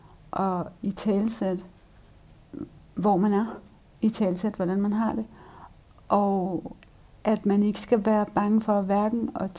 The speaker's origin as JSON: {"language": "Danish", "town": "Frederiksberg", "region": "Capital Region of Denmark", "country": "Denmark", "tie": "born or raised there", "said": "Som i øvrigt også indebar, at vi flyttede rigtig meget rundt, men det hjem, som jeg kalder mit barndomshjem, lå på anden sal i en stor herreskabslejlighed på Frederiksberg."}